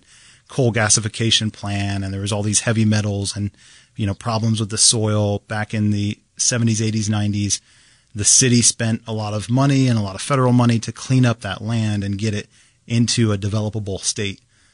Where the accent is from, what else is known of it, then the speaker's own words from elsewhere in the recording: Phoenix, Arizona, United States; Phoenix, Arizona, and went to Arizona State University.